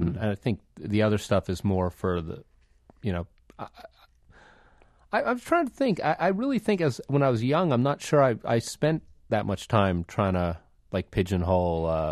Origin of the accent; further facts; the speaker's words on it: Westchester, New York, United States; now in Hoboken, United States; Well, I grew up in Westchester.